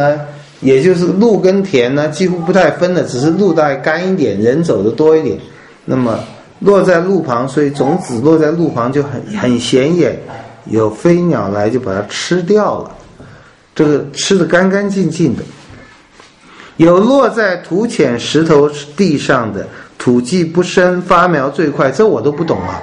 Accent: Taiwan; 我从台湾来的，我小时候不懂，因为我没看过这种撒种的方式。

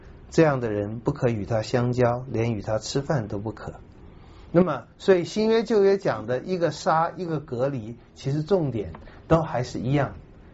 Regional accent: Da'an, Taipei, Taiwan; 我在台湾生的长的，我不会讲台语，不会听，都被人家骂，被人家笑。我说哎呀，因为我生长在大安区啦，那是没办法。

